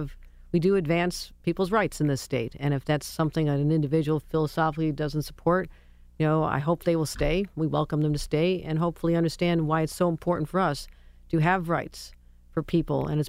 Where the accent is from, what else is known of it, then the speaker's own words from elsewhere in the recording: Buffalo, New York, United States; And I grew up in Buffalo, and my parents were involved in something called Housing Opportunities Made Equal.